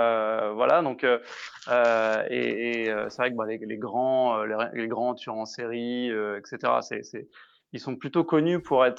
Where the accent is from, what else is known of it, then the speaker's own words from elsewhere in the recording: Brittany, France; Mais il se trouve que moi je suis breton également.